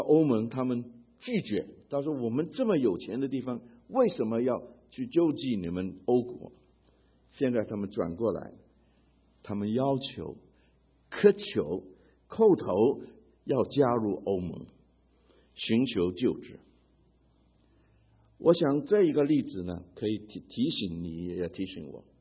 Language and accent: Chinese; Hong Kong; also born or lived in China; now in United States; 我不是生长在美国，我是生在中国，长在香港，成在美国